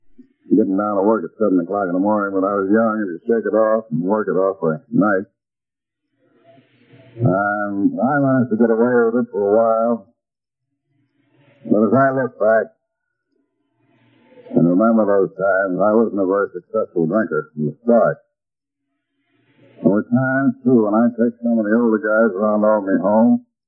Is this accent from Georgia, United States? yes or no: no; Alden, New York, United States; I come from Alden in New York, my native town. Went to private school there.